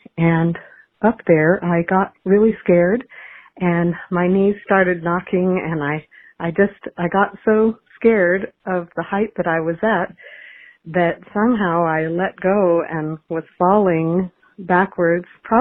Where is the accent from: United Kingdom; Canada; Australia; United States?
United States; the Ozarks; When I was 8 years old, growing up in the Ozarks, I was climbing a tree at a house that was right across the street from my elementary school.